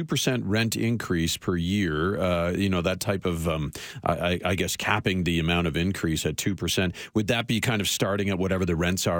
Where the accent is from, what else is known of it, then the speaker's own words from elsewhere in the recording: St. John's, Newfoundland and Labrador, Canada; now in Calgary, Canada; I'm from Newfoundland. I was born in St. John's. That's the closest I've ever become to England.